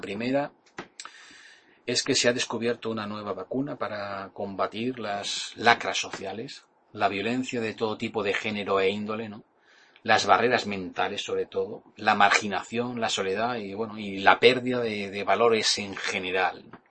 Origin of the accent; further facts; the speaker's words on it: Yecla, Region of Murcia, Spain; Yo trabajaba en el campo, en Yecla, en mi pueblo, en una pequeña explotación agrícola pues que tenían mis padres.